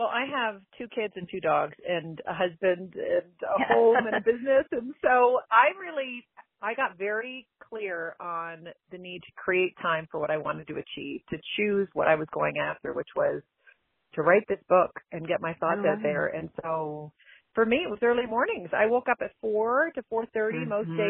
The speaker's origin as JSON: {"language": "English", "country": "Canada", "moved": "as an adult", "lives_now": "United States", "said": "Yeah, well, I am originally from Canada, so you'll hear some out and about in my my vernacular."}